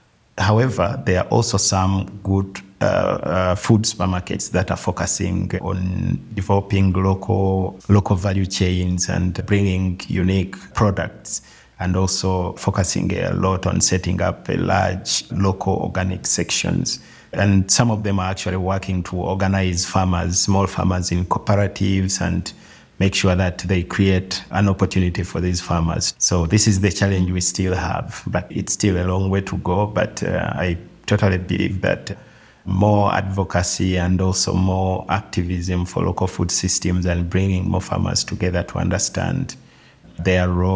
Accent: Kenya; even in my home country, in Kenya, in Nigeria, in Ghana

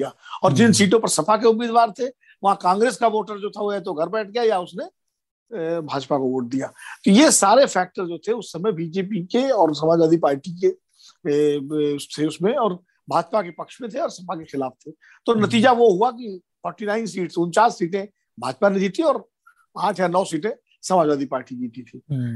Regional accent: Kanpur, Uttar Pradesh, India; मैं भी इसी बेल्ट का रहने वाला हूँ, क्योंकि मैं खुद कानपुर का रहने वाला हूँ।

